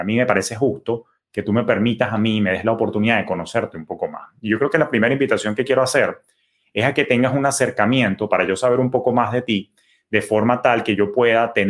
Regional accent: Venezuela; born there; el día de la independencia en mi país natal, Venezuela

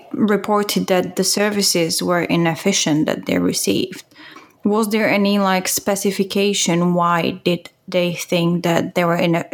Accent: Czechia; even in Europe, I'm coming from the Czech Republic, and the stigma is still there.

